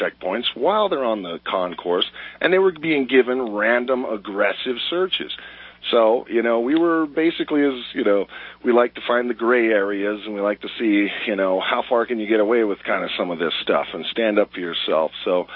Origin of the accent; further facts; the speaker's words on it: United States; I don't approve of this, and I'm an American.